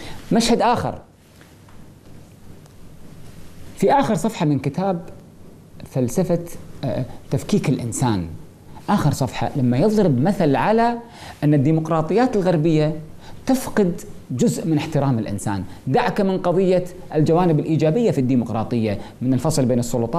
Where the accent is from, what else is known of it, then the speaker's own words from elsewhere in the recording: Kuwait; في منطقة عندنا في الكويت اسمها العقيلة